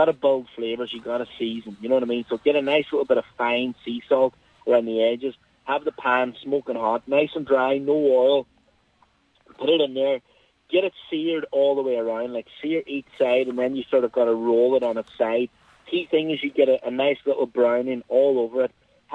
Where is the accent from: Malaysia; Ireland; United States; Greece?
Ireland; Ramelton, County Donegal; I'm from Remelton.